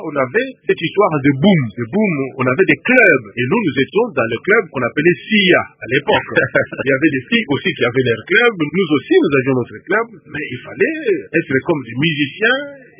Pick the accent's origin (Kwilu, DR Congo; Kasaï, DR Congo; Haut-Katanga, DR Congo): Kasaï, DR Congo; Mweka; born there; je sais que je suis né à Mweka. Mon père et ma mère étaient à Mweka et je suis allé dans la maternité là où j'étais né.